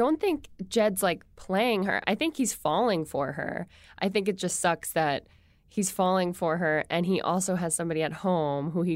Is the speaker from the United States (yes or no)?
no; England, United Kingdom; Yeah. I am English.